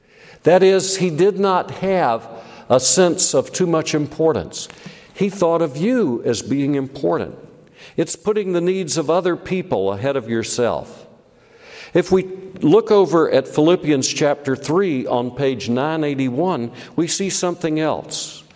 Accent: South Carolina, United States; I'm a white boy, born and raised in South Carolina, okay, and I'm driving a Honda.

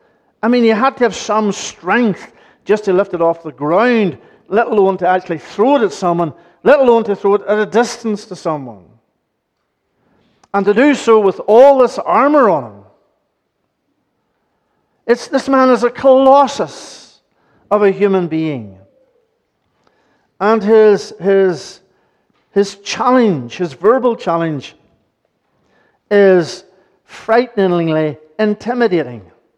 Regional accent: Coleraine, Northern Ireland, United Kingdom; Because I grew up in Colerain, and that was my local paper.

